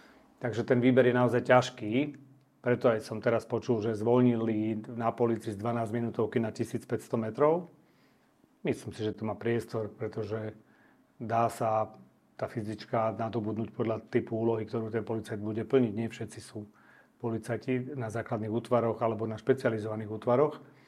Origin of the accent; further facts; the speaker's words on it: Bratislava, Bratislava Region, Slovakia; Vyrastal som v Bratislave, takže som tam zažil mnoho vecí.